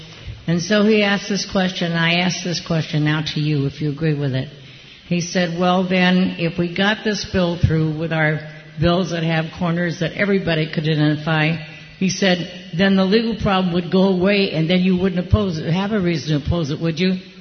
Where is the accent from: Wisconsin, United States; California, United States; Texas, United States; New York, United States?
California, United States; I am from California and in Pete Stark's district.